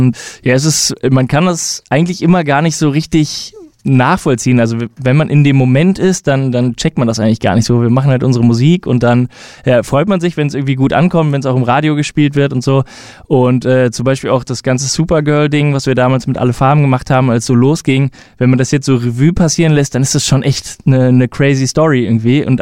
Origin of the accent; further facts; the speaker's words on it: Düsseldorf, North Rhine-Westphalia, Germany; now in Berlin, Germany; Also und ich komme aus Düsseldorf.